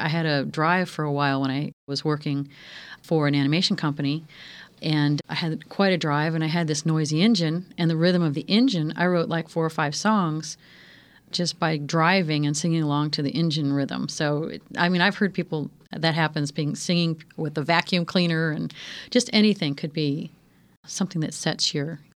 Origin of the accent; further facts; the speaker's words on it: Washington, District of Columbia, United States; I grew up in Washington, D.C. with a diverse collection of friends